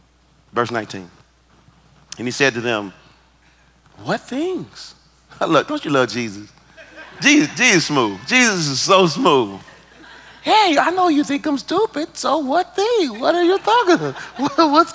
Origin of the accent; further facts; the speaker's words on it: Tullahoma, Tennessee, United States; Well, I'm from Tullahoma. Tullahoma, Tullahoma, good place.